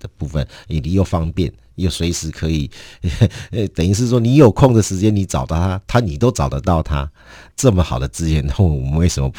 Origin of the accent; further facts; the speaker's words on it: Taiwan; 我们生在台湾呢，生在这一个台湾人